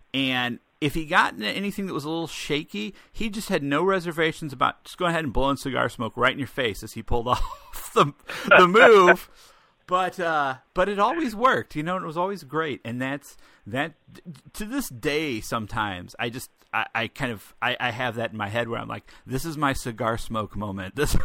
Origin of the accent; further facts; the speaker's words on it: St. Louis, Missouri, United States; So you spent some time here in my hometown of St. Louis